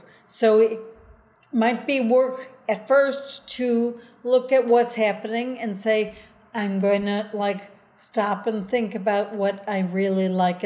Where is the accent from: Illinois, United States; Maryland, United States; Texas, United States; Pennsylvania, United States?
Illinois, United States; Chicago; So it's funny, I'm from Chicago, but one of my favorite vacations of all time was driving through the Canadian Rockies.